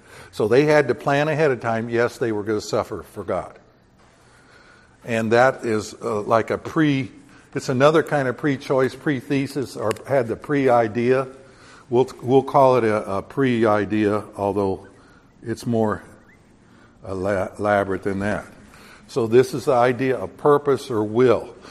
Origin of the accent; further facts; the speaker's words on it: the South, United States; I was raised partially in the South, so I'm going to misread this just for the fun of it.